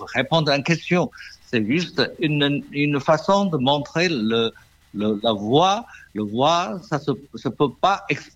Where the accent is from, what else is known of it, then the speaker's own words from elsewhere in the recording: China; French is a second language; Je suis un Chinois, souvent les gens m'ont posé la question